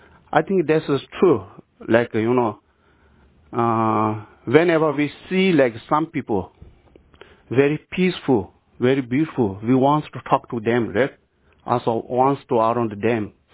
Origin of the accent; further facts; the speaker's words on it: Tibet, China; English is a second language; Close my hometown, Eastern Tibet, they have very, very famous, knowledgeable, humble one Rinpoche.